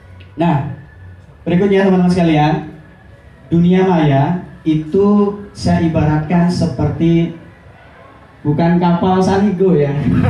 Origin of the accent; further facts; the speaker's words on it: West Nusa Tenggara, Indonesia; now in Malang, Indonesia; saya asli Lombok. Cuman sejak 7 tahun lalu saya tinggal di Malang, kuliah, dan sekarang kerja di situ.